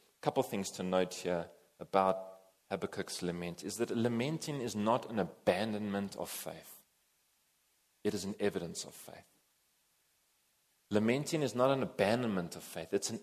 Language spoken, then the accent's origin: English; South Africa; as a South African Christian, this is our country. These are our people God has sent us to love and to serve.